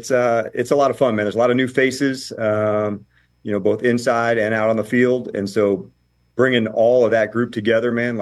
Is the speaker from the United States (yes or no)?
yes; New Jersey, United States; And so like for me growing up in New Jersey, the NFC East